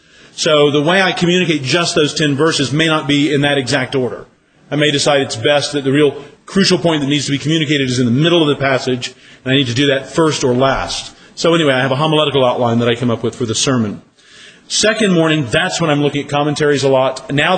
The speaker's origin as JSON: {"language": "English", "country": "United States", "said": "But, of course, as an American, I like personal questions."}